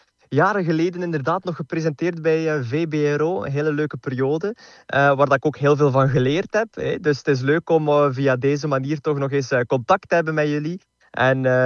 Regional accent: Zedelgem, Flanders, Belgium; want ik ben zelf ook van Zedelgem. Ik heb altijd in Brugge gestudeerd.

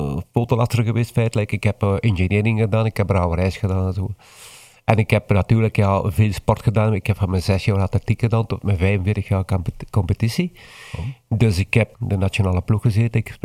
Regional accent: Kruibeke, East Flanders, Belgium; now in Boom, Belgium; Want ik ben eigenlijk afkomstig van Basel, van Kruijbeke. En ik woon ondertussen in Boom, al 6 jaar.

